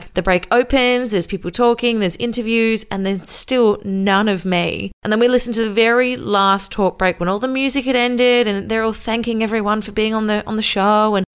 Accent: Australia; I am an Australian female radio announcer and podcaster. I'm 28 years old

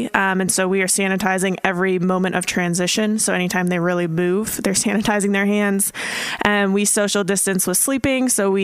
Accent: Green Bay, Wisconsin, United States; born there; I would sing with my mom in the car when I was born in Green Bay, Wisconsin.

